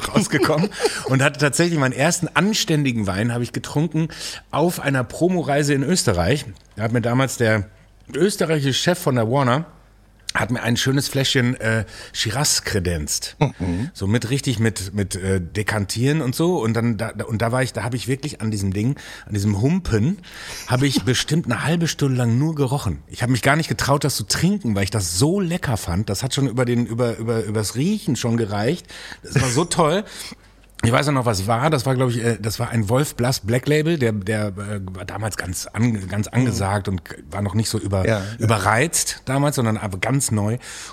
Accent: Soest, North Rhine-Westphalia, Germany; Ich komme ja aus Soest. Aus Soest, aus einer kleinen Stadt in Westfalen.

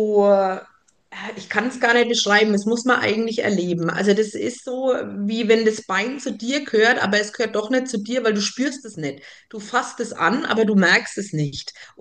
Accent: Kulmbach, Bavaria, Germany; Ich wurde in Kulmbach geboren, habe meiner Heimatstadt noch nie den Rücken gekehrt. Also auf Fränkisch sagt man, ich bin ja waschechter Kulmbacherer. Sesshaft bin ich allerdings am Rande von Kulmbach. Das nennt sich Köthnitz-Ebersbach.

